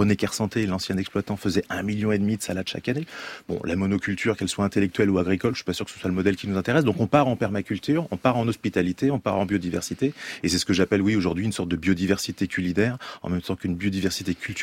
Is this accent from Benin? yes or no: no; Île-de-France, France; Oui, oui, je suis né en Seine-Saint-Denis, et j'ai fait tout un cursus entre Livry-Gargan, Gagny, Saint-Denis depuis 30 ans maintenant. Et effectivement, c'est à la fois une terre natale où mes montagnes sont les Framboisins à Saint-Denis, les grands ensembles